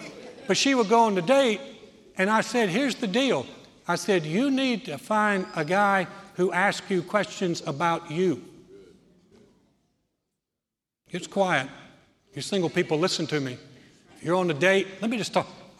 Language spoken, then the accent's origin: English; Greensboro, North Carolina, United States; growing up in my hometown in Greensboro, North Carolina, we had a McDonald's